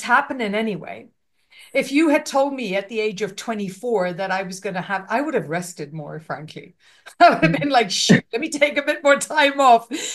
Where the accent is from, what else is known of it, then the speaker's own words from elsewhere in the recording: India; I'm Indian.